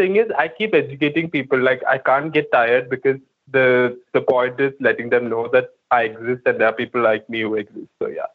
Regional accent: Kerala, India; accent: Malayali; English is a second language; And then I come to Bangalore and then I still have the Malayali accent

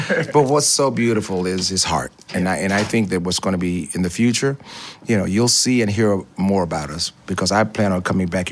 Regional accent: Tuskegee, Alabama, United States; Southern roots are Tuskegee, where I was born and raised. I met … on Tuskegee's campus. I grew up in Tuskegee, this wonderful place.

